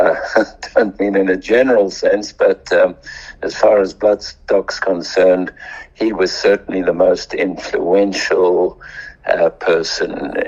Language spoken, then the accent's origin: English; South Africa; also born or lived in Isle of Man; now in Australia; Well, look, I'd spent 3 years on the Isle of Man. I come from South Africa.